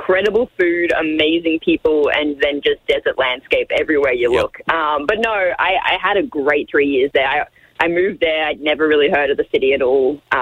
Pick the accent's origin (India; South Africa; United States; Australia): Australia; I am Australian after all. I do like a drink.